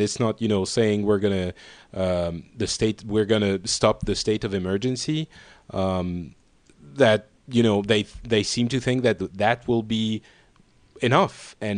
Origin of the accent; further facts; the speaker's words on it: Paris, Île-de-France, France; And I'm from Paris.